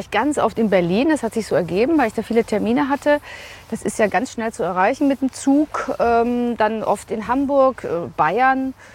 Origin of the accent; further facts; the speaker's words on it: Vienna, Austria; Ich bin Wienerin, waschechte Wienerin, in Wien geboren, aufgewachsen auch.